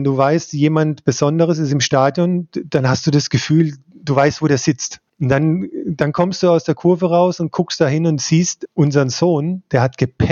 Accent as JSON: {"language": "German", "town": "Spielberg", "region": "Styria", "country": "Austria", "tie": "born or raised there", "said": "ich dann wieder nach Spielberg komme. Das ist schon, da bin ich aufgewachsen. Ich meine, das ist meine Heimat, da führt auch kein Weg dran vorbei."}